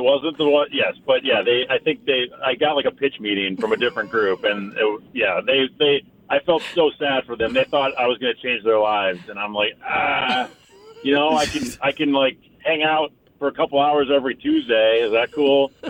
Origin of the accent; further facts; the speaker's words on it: Wisconsin, United States; now in Chicago, United States; So I grew up in Wisconsin and was a huge Packers fan, but I kind of outgrew that, being now in Chicago, you know, longer than I was living in Wisconsin.